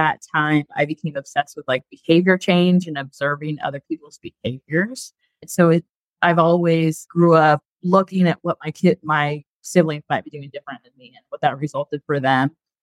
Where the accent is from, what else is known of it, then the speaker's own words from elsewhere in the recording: Indiana, United States; Yeah, I'm a Hoosier. I'm born and raised in Indiana and from a family of five.